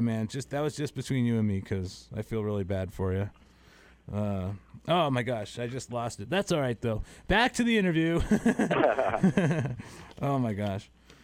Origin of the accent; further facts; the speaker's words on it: East Coast, United States; I mean, I'm from the East Coast, so I'm used to all the hurricanes and stuff